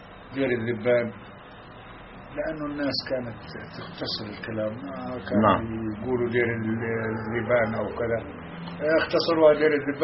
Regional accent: Deir al-Dubban, Hebron Governorate, Palestine; بس احنا مغاربة الخليل.

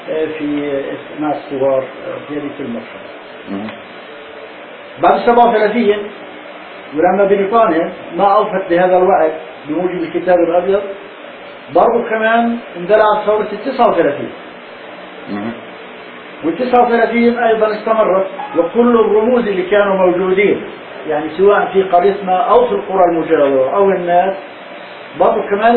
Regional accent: Palestine; كان كل الشعب الفلسطيني بما فيهم إحنا أهل قريتنا

